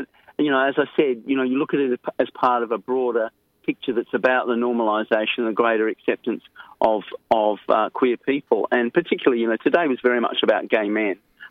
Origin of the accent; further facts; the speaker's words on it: New South Wales, Australia; I have a very fond memory of the very last night, you know, growing up in New South Wales, the night before the law was changed